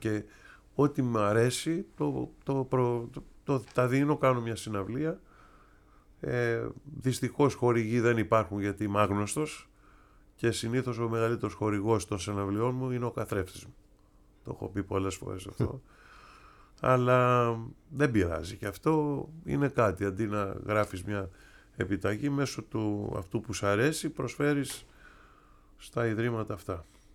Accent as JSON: {"language": "Greek", "country": "Greece", "tie": "born or raised there", "also_born_or_lived": "United States", "said": "εγώ είμαι Έλληνας. Από μικρός, παρόλο που είχα γεννηθεί στην Αμερική, 2 χρονών έφυγα και έζησα όλη μου τη ζωή εδώ."}